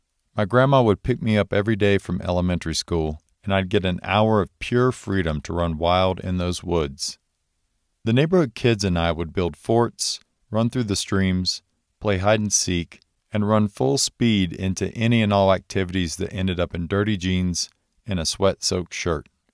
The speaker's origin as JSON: {"language": "English", "town": "Gaffney", "region": "South Carolina", "country": "United States", "tie": "born or raised there", "said": "my mom and sister had driven me the 2.5 hours from my hometown of Gaffney, South Carolina, to get there."}